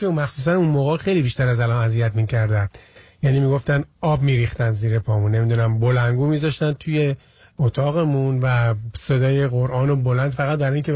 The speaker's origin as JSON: {"language": "Persian", "country": "Iran", "moved": "yes", "said": "1371 من از ایران خارج شدم، الان 31 سال و چند ماهی که از ایران اومدم بیرون"}